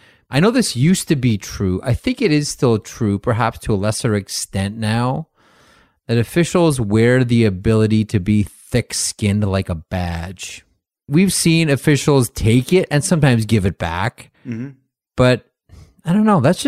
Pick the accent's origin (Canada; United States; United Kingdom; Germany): Canada; As a Canadian, I'm quite thankful that he didn't have the chance to stop McDavid, Crosby, and others in the Olympics